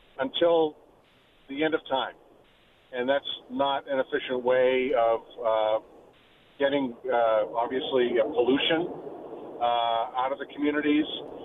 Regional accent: East Coast, United States; also born or lived in Chicago; Yeah, so I grew up on the East Coast. I've lived in Chicago. Public transportation is a given in both of those areas.

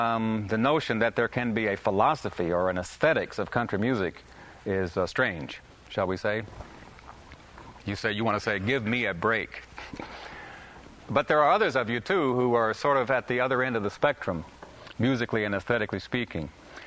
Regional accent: Oklahoma, United States; I am an Okie. I was born and raised in Oklahoma.

